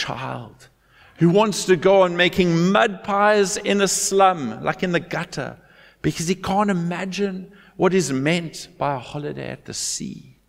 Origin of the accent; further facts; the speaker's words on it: Cape Town, Western Cape, South Africa; we grew up in Cape Town, we loved to go for drives around the peninsula, watch the sunset.